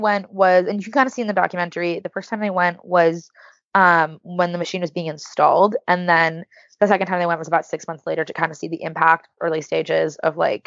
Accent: Los Angeles, California, United States; growing up in Hollywood and seeing the impact that media can have

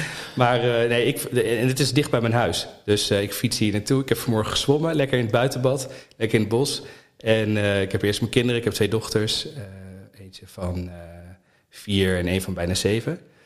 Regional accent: Apeldoorn, Gelderland, Netherlands; born there; Geboren in Apeldoorn. In Amsterdam gestudeerd.

